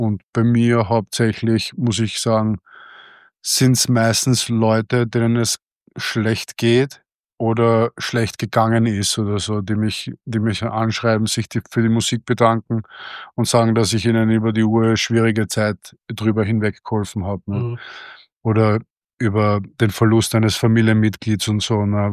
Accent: Vienna, Austria; Ich bin aus Maria Hilf

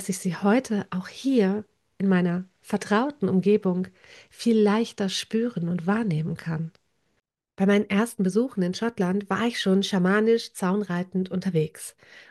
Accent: Northern Germany, Germany; Ich bin hier in Norddeutschland aufgewachsen, mitten im Megalithkulturland.

